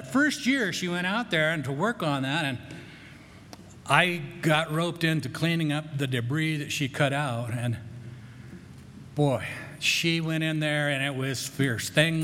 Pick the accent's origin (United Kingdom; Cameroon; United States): United States; Grand Junction, Colorado; I grew up in Grand Junction. We bought a house that, Victorian house with some property